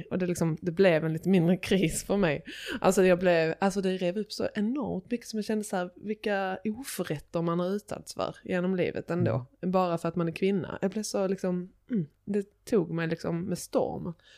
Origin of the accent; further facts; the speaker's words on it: Ramlösa, Skåne, Sweden; Det är ju liksom söder om Helsingborg lite. Mm. Jättemysigt radhusområde typ.